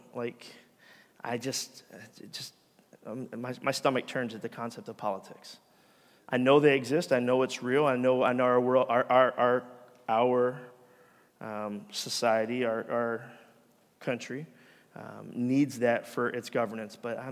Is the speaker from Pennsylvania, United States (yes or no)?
yes; Philadelphia, Pennsylvania, United States; I'm a Raiders fan, but I'm from Philly, though.